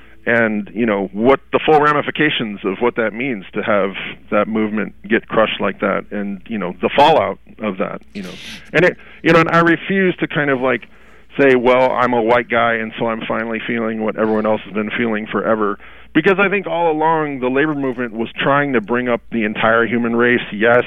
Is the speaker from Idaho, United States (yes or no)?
no; Aurora, Illinois, United States; I'm actually from Aurora, Illinois. I had classmates whose fathers got fired by Reagan from the Aurora.